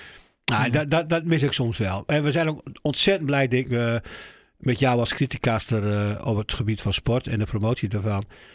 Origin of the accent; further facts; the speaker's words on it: Groningen, Netherlands; now in Eelde, Netherlands; ik als echte Groninger en nu een paar jaar Drenthe, wat ik ook prachtig wonen vind.